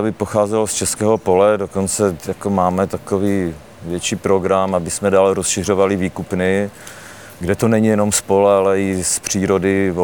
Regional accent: Opava, Moravian-Silesian Region, Czechia; já jsem rodák z Opavy

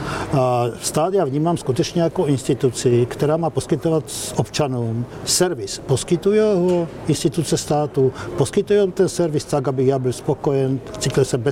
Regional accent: Slovakia; now in Czech Republic; A teď já mám dvojí občanství, jsem Čech i Slovák, žiju tady už čtvrt století, ale jsem i Slovák.

